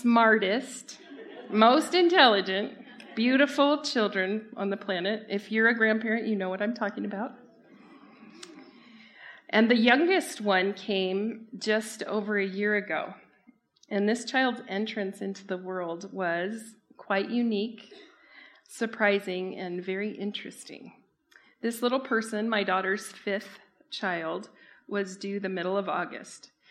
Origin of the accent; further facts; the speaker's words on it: San Diego, California, United States; But when I was a little girl, I grew up in San Diego. We took a trip across the country as a family, and I was about 8 years old